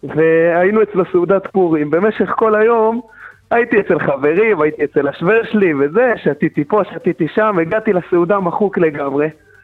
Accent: Bnei Brak, Tel Aviv District, Israel

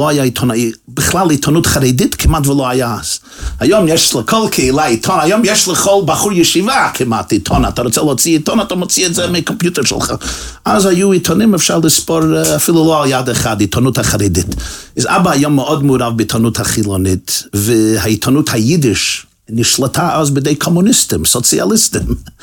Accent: Brooklyn, New York, United States; וזהו, גדלנו בקרונהייטס בברוקלין.

